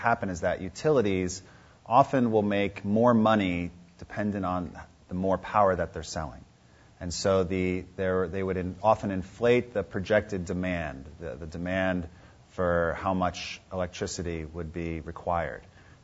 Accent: San Francisco, California, United States; And we say, we are from San Francisco, but rest not so much.

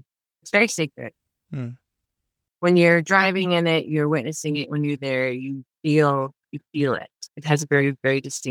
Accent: Silverton, Colorado, United States; now in Los Angeles, United States; I was raised in Silverton, Colorado, some big, beautiful mountains and peaks.

